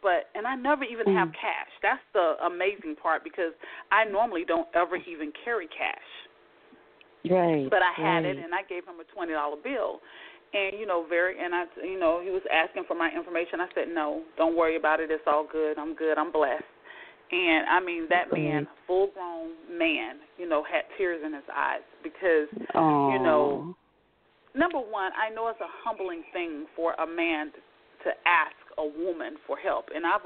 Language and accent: English; Lakeland, Florida, United States; And I hail from Lakeland, Florida, and I am excited to be here tonight.